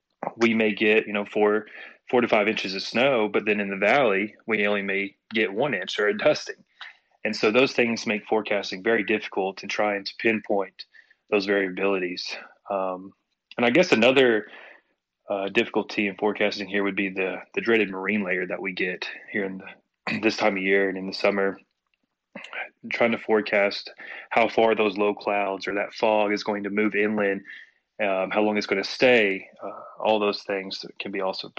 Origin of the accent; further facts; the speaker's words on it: Tennessee, United States; now in Juneau, United States; So I will start off where I'm from and where I was raised. I'm actually from Tennessee. And I've not been in Juneau too terribly long.